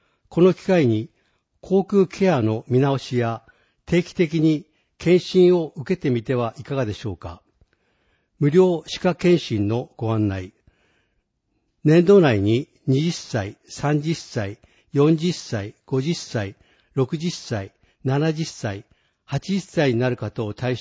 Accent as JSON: {"language": "Japanese", "region": "Hokkaido", "country": "Japan", "tie": "born or raised there", "said": "生まれ育った北海道で保健医療に関わりたいという思いから保健師を目指しました。"}